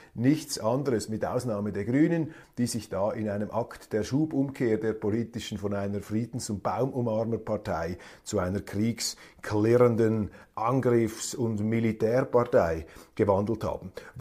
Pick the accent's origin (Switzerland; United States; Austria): Switzerland; Ich wage mich da als Schweizer nicht in diese Bewertungskriterien hinein.